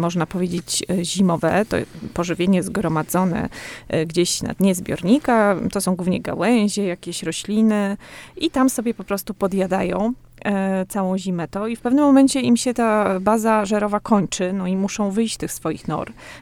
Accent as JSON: {"language": "Polish", "region": "Podlaskie Voivodeship", "country": "Poland", "said": "bo ja pochodzę z Podlasia, tam w tych rejonach zawsze podpatrywałam"}